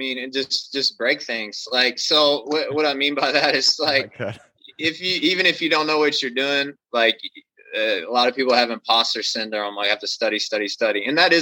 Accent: Lexington, Kentucky, United States; now in Cincinnati, United States; I'm from Lexington, Kentucky. That's central Kentucky. I know that area well. I'm in Cincinnati now.

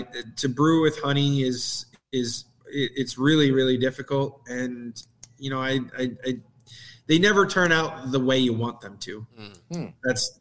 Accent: Pennsylvania, United States; I'm from Pennsylvania, and I would love to have the product there.

